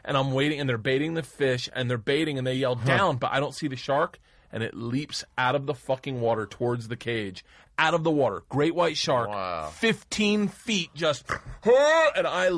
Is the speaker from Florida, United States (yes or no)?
yes; Tampa, Florida, United States; Yeah, because I grew up in Tampa. I don't know anything about hockey.